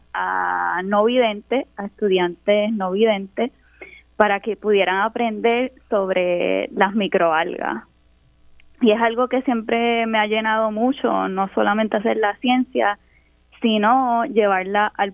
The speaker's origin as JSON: {"language": "Spanish", "town": "Carolina", "country": "Puerto Rico", "tie": "born or raised there", "said": "Y yo me crié en Puerto Rico, en Carolina, en Isla Verde, cerca de la playa."}